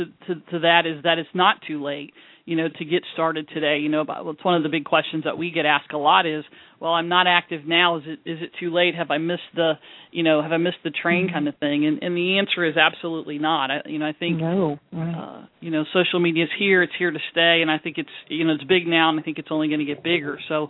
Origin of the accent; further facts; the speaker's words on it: Ohio, United States; You know, way back when I grew up in Ohio on a 75-acre farm